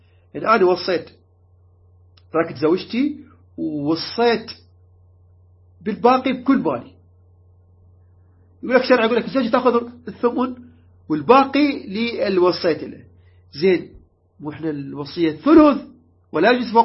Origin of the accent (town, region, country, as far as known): Iraq